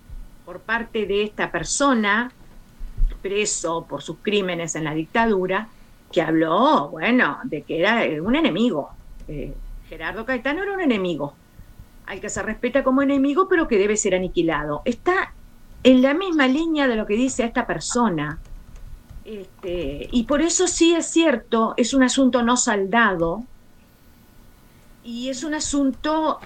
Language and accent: Spanish; Basque Country, Spain; como nosotros sufrimos, hemos sufrido y seguimos sufriendo como vascos